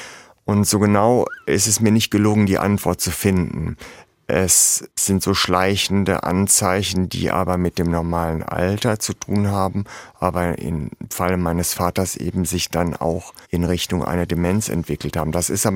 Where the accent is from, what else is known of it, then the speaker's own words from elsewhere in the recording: Hesse, Germany; accent: Hessian; now in Berlin, Germany; Und in Berlin hört man schon da noch einen hessischen Unterton, wenn ich rede, obwohl ich mir viel davon im Laufe der Zeit natürlich abgewöhnt habe.